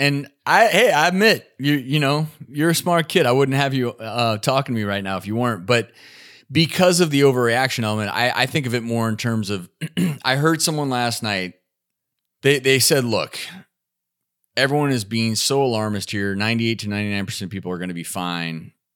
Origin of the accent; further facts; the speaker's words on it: Nashville, Tennessee, United States; even my hometown of Nashville